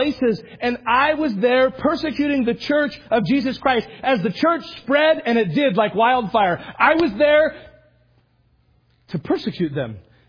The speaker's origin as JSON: {"language": "English", "region": "Oregon", "country": "United States", "tie": "born or raised there", "said": "No, he wasn't talking about Portland. I grew up in Oregon, so they pride themselves in being strange."}